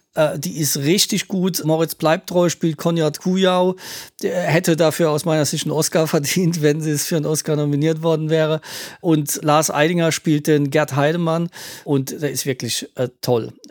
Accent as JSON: {"language": "German", "region": "Rhineland-Palatinate", "country": "Germany", "said": "Ich bin betroffen, ich komme aus der Pfalz und finde Pfälzer Wein eigentlich ganz gut."}